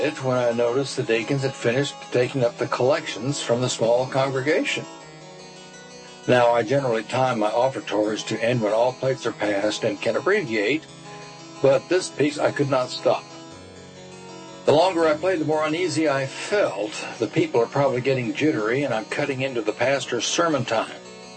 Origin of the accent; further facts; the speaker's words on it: Portland, Tennessee, United States; from Portland, Tennessee, and this is my classical story.